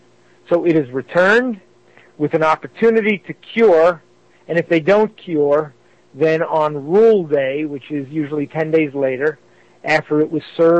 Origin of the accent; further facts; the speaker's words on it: United States; And it comes from being an American.